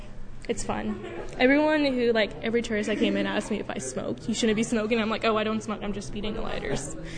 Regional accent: Anchorage, Alaska, United States; I'm from Anchorage

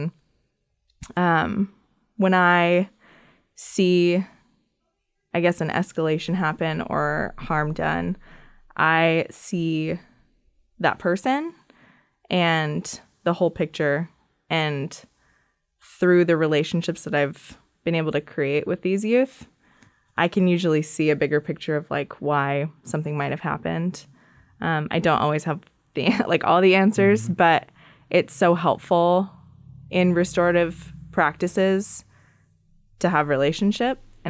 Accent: Sitka, Alaska, United States; also born or lived in Seattle; which is eagle killer whale. I grew up in Sitka, left for a few years, lived in Seattle, and I've been back in Sitka for the last 5 years.

